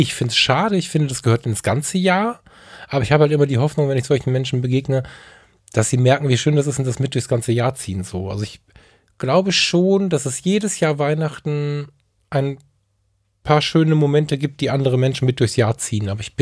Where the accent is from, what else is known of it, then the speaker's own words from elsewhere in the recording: Ratingen, North Rhine-Westphalia, Germany; born there; Ich bin in Rating geboren.